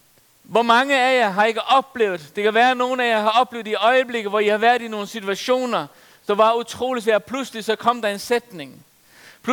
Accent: Faroe Islands; Jeg voksede op på Færøerne og kom i nogle kredse der, hvor man troede på Helligånden.

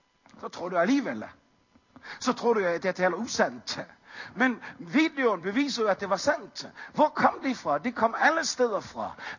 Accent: Capital Region of Denmark, Denmark; born or raised there

